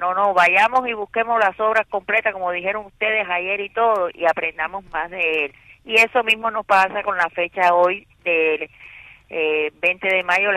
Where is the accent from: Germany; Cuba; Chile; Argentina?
Cuba